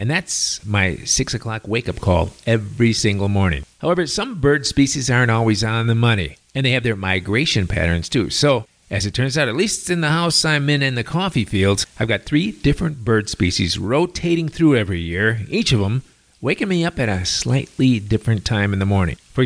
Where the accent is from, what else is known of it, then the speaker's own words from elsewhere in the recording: Chicago, Illinois, United States; I'm from Chicago, and remember when I was in grade school, during the dead of winter, sometimes the sun would set at 4:30 in the afternoon